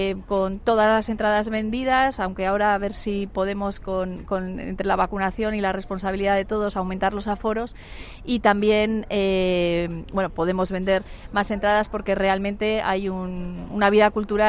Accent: Basque Country, Spain; si por algo somos conocidos los vascos, somos por la gastronomía y Álava no podía ser menos

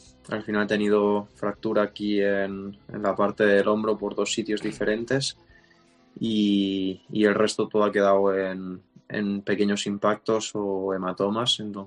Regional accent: Aran Valley, Catalonia, Spain; que es la que mejor nos va aquí al Valle de Arán, que es de donde soy y es donde más nieve entra.

